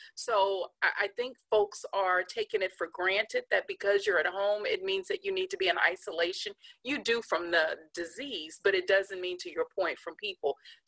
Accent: Shreveport, Louisiana, United States; Yes, I grew up in Shreveport

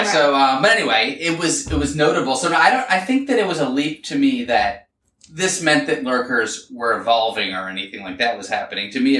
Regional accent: Philadelphia, Pennsylvania, United States; also born or lived in Cleveland; I was born in Cleveland and was raised in Philadelphia.

